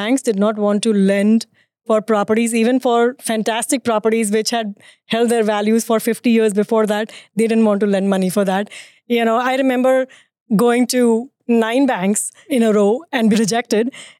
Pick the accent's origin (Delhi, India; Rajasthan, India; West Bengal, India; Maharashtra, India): Maharashtra, India; Mumbai; moved away as an adult; now in United States; I grew up in Bombay. Now it's called Mumbai.